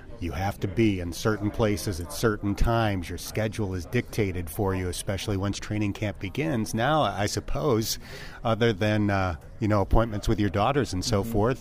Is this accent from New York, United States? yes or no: yes; Jamestown, New York, United States; I grew up near Jamestown, New York, best known for being the hometown of Lucille Ball